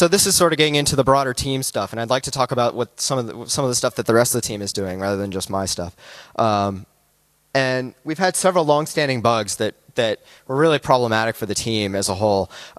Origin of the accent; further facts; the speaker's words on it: United States; In this case, because I'm American, you use US